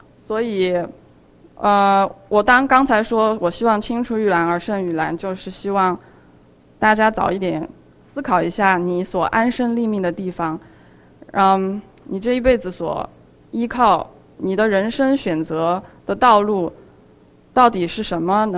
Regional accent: China; 其实我学这些都是因为我在中国长大的。

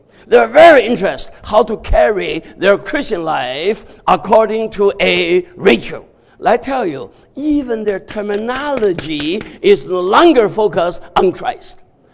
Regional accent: Cleveland, Ohio, United States; but I don't like to brag about it because I'm from Cleveland

